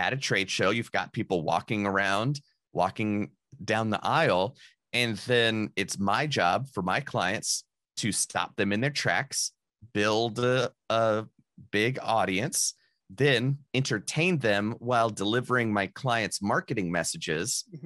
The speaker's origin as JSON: {"language": "English", "region": "North Carolina", "country": "United States", "tie": "born or raised there", "said": "No, that was in the mountains of North Carolina. I grew up near Asheville."}